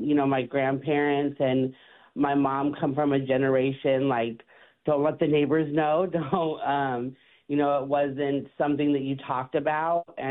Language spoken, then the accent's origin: English; Seattle, Washington, United States; I'm the Director of Survivor Services at The More We Love. I am from Seattle, Washington.